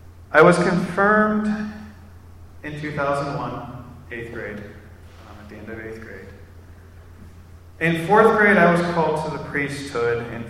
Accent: Pennsylvania, United States; born there; I was born on May 9th, 1986, okay? Near Pittsburgh.

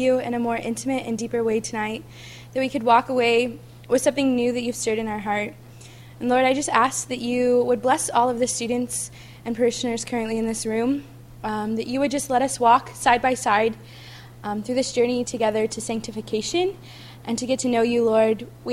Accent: Texas, United States; the wonderful queso from Texas that I made you, because I am from Texas, it made me.

